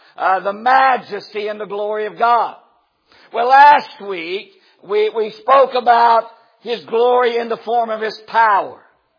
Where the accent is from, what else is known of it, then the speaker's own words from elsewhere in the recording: West Virginia, United States; Now, people make fun of me for saying reckon, because I'm from West Virginia, but I say reckon a lot.